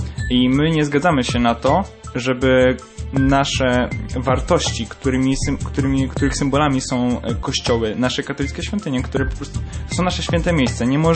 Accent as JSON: {"language": "Polish", "town": "Toruń", "region": "Kuyavian-Pomeranian Voivodeship", "country": "Poland", "said": "no ja akurat tam nie byłem, bo jestem z Torunia"}